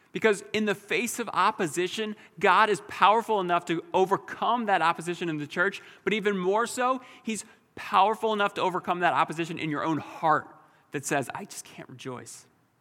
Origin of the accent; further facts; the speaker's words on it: New Jersey, United States; sometimes I say this is because I'm from South Jersey or the Northeast or from Philadelphia.